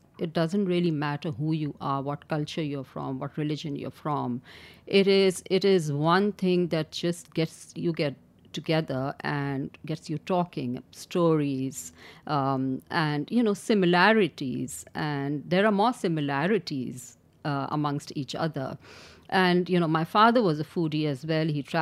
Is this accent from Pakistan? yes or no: yes; Karachi, Sindh, Pakistan; So I was born and raised in Karachi, you know, my education was in one of the best British schools over there.